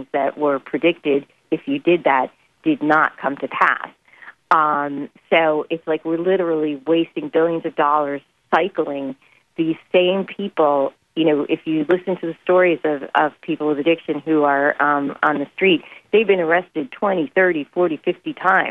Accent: New York, United States; You know, my home state, New York, we had 15 to life mandatory minimums

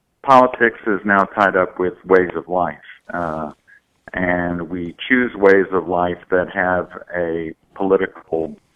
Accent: Louisville, Kentucky, United States; I grew up in Louisville, Kentucky, and, you know, there are two Episcopal churches there that were about the same when I grew up

